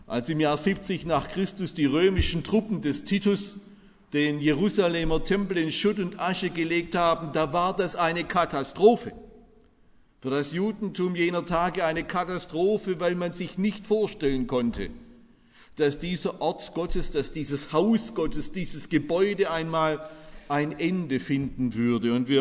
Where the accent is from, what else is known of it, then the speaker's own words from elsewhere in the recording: Stuttgart, Baden-Württemberg, Germany; Ich komme aus Bad Cannstatt, da stehen heute noch am Neckar Travertinsäulen